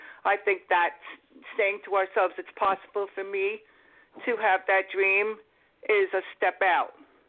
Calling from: Florida, United States; I'm calling from Florida.

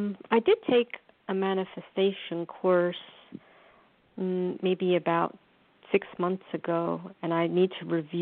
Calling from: New York, United States; calling from New York.

